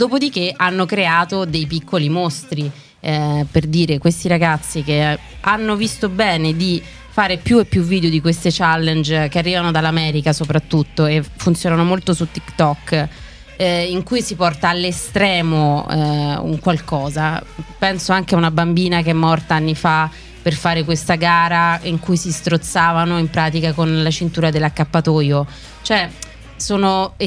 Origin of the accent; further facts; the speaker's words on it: Rome, Lazio, Italy; born there; also born or lived in Florence; Io sono nata a Roma, ma i miei sono fiorentini. Io ho vissuto tanti anni a Firenze, quindi sono un po' a metà.